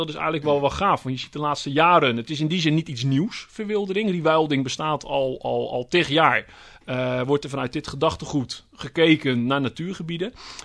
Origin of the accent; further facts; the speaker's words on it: Vlaardingen, South Holland, Netherlands; Ik kom uit Vlaardingen, daaraan grenst het Midden-Delflandgebied.